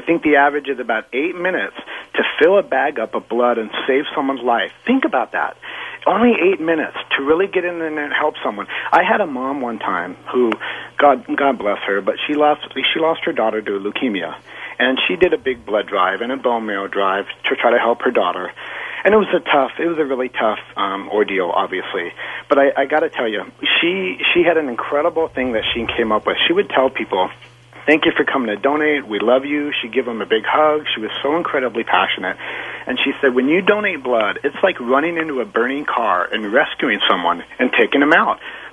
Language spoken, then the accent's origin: English; Los Angeles, California, United States; I'm an L.A. native.